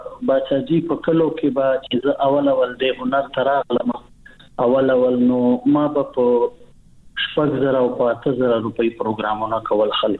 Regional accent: Bannu, Khyber Pakhtunkhwa, Pakistan; born or raised there

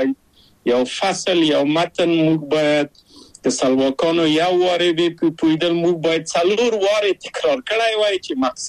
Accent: Kabul, Afghanistan; now in Czech Republic; او زه له کابل په یو دولتي بورس چکسلواکیا ته راغلم.

